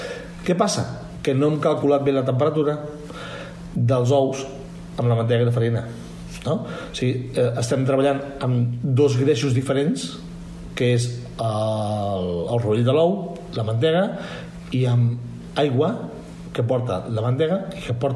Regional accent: Catalonia, Spain; Som catalans, estem a Catalunya.

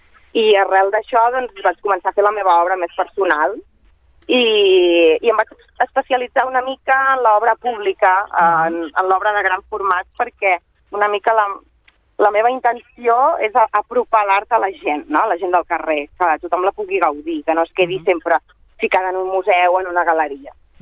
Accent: Sabadell, Catalonia, Spain; jo soc sabadellenca i sempre he volgut poder compartir la meva obra amb la meva ciutat, no?, la ciutat que m'ha vist néixer, que m'ha vist créixer

